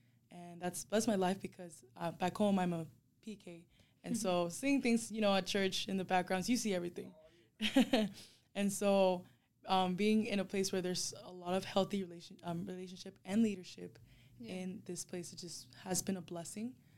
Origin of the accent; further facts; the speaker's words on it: Las Vegas, Nevada, United States; I am from Vegas originally, but I moved to Christ for the Nations to study here.